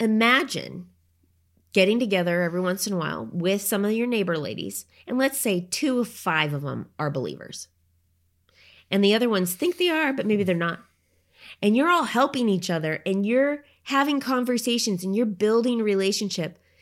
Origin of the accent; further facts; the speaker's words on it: Oregon, United States; I remember my grandparents lived in Colorado and I grew up in Oregon.